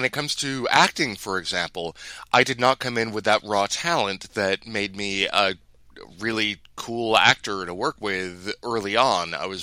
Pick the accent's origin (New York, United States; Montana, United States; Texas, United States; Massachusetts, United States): Massachusetts, United States; Williamstown; like in the northwest corner in Williamstown, Massachusetts.